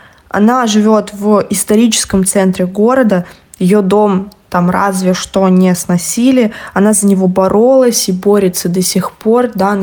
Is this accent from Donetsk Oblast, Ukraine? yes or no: yes; Donetsk Oblast, Ukraine; Я выросла в Новоазовском районе, я здесь училась, и в 19-м году я поехала учиться во ВГИК. То есть можно сказать, что я местная, мои родители здесь живут